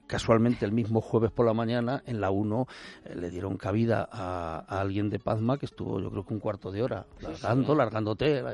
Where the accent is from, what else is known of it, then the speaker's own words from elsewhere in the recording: Castile and León, Spain; Si nos lo han cortado, que ya no somos castellanos, que somos castellano-leoneses.